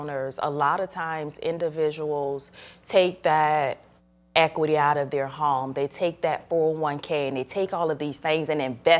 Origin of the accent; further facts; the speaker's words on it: Louisiana, United States; I'm from Louisiana, born and raised, and that's who we are, right?